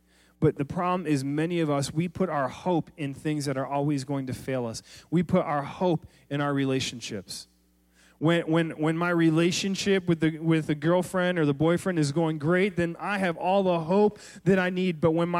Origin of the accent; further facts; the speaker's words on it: Michigan, United States; I'm from Michigan, all right? Remember, we do the hand thing. I go up to northern Michigan